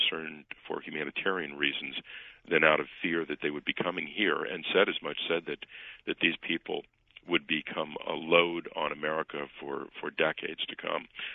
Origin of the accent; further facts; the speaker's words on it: Canton, United States; Canton will forever be my hometown, and I have just profound affection for it. And I thought I knew it. I'm a fourth-generation Cantonian.